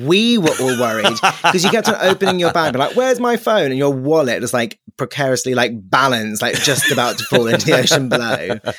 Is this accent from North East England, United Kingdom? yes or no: no; London, United Kingdom; Oh, we're from London.